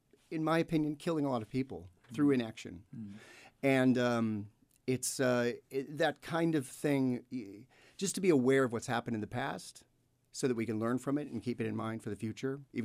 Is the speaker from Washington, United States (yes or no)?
yes; Spokane, Washington, United States; I grew up here in Spokane